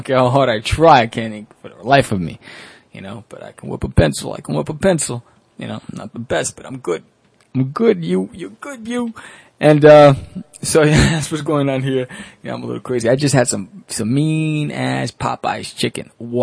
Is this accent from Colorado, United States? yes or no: no; New York City, New York, United States; I'm from New York. This is my house. We got a loyal following, kid.